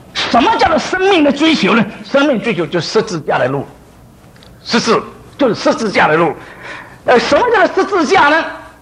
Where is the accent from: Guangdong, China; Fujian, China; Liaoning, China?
Fujian, China; Xiamen; 好像说我是厦门人，我叫我父亲我叫阿爸啊